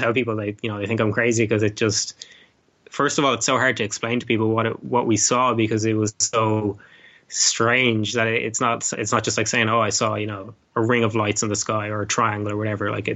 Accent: Ireland; because I was raised here in Ireland, and you know, we have all of our

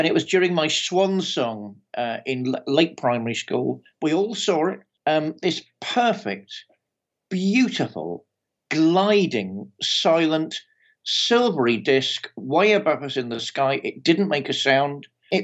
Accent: Fareham, South East England, United Kingdom; I grew up in Fareham in Hampshire, which is a beautiful, idyllic, leafy, or at least it was then, part of the world to grow up in. Again, a little rural paradise, not much going on, although, of course, it's between the cities of Portsmouth and Southampton.

